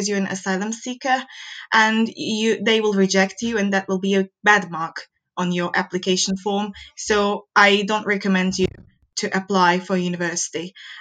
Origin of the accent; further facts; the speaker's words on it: Turkey; English is a second language; moved away as an adult; now in Newcastle, United Kingdom; I'm from Turkey, and this is my story. I moved to Newcastle in February 2020.